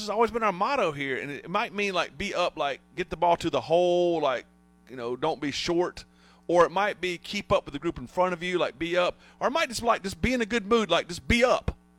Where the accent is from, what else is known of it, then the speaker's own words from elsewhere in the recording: Chester, South Carolina, United States; I grew up in Chester, South Carolina.